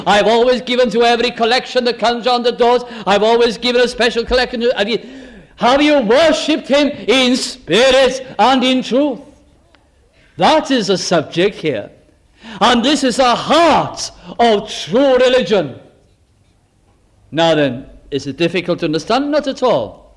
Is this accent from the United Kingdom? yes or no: yes; Wales, United Kingdom; As Welsh people and people that live in Wales, we are fully aware of how we love singing great and glorious hymns, either in English or in Welsh.